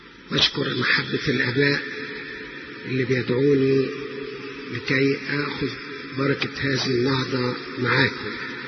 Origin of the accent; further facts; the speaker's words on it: Egypt; بلادنا مصر